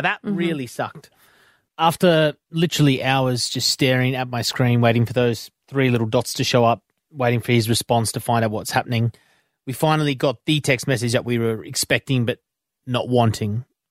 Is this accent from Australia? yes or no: yes; Victoria, Australia; I grew up in Victoria, the paper there.